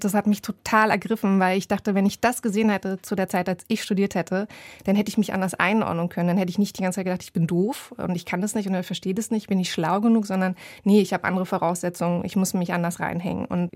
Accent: eastern Germany, Germany; ich muss mich verhalten als Ostdeutsche

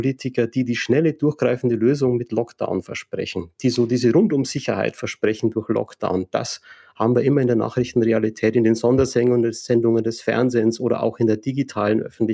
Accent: Bavaria, Germany; ich bin ja jetzt aus Bayern

